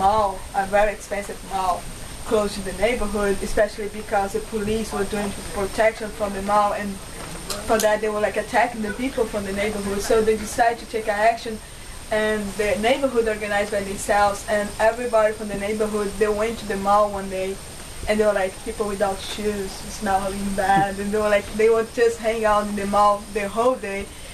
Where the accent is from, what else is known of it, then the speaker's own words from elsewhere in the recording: Brazil; English is a second language; I'm from Brazil